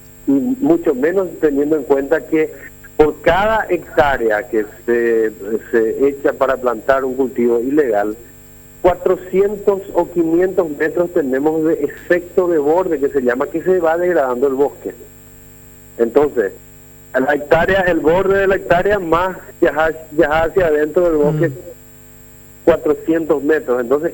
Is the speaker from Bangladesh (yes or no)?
no; Paraguay; como paraguayo